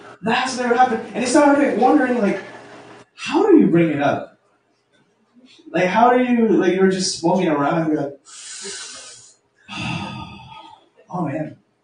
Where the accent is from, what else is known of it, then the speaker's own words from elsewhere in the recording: China; now in United States; We came from China, right?